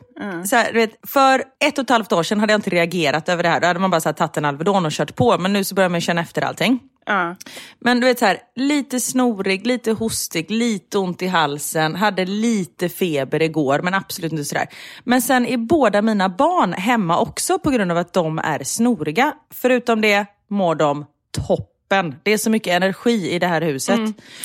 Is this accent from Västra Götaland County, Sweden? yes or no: yes; Gothenburg, Västra Götaland County, Sweden; Vi är ändå göteborgare